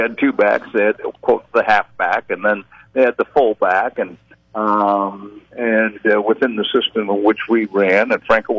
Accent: Wisconsin, United States; the draft came through my hometown, and that was Wisconsin, you know, and that was it.

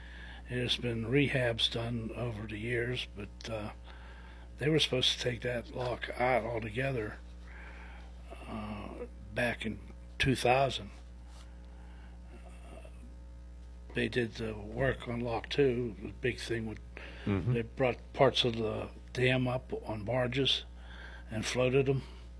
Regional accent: Pittsburgh, Pennsylvania, United States; born there; I was born in the South Side.

